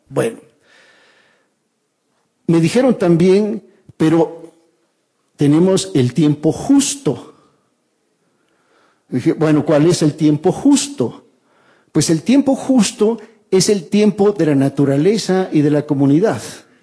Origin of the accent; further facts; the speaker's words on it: Guatemala; se puede producir hasta cierto punto lo que se produjo en mi país. Yo soy guatemalteco.